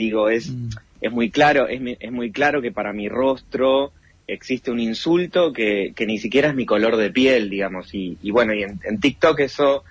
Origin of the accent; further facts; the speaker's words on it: Tartagal, Salta, Argentina; born there; Yo nací en Tartagal. No sé qué ascendencia indígena tengo